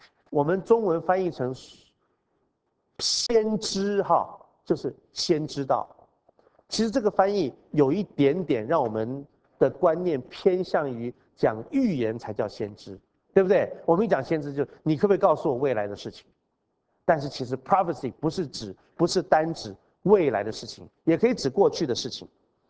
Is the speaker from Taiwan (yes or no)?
yes; Taiwan; 我们台湾都有那个民间的那种故事啊